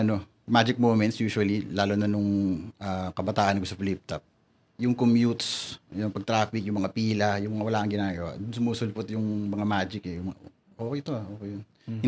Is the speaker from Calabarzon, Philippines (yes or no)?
yes; Calabarzon, Philippines; also born or lived in Quezon City; Pero, sa Cavite ako tumira pagkapanganak.